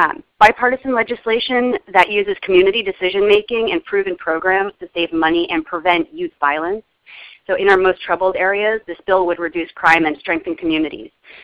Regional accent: New York, United States; born there; now in Seattle, United States; I live in town, Seattle, Washington, and I was born in New York, went to school at UVM, studied sociology and political science, moved out west.

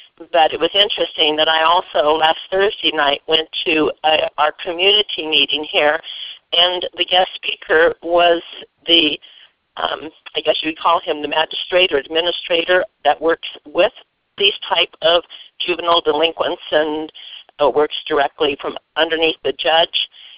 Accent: Ohio, United States; I'm from Ohio

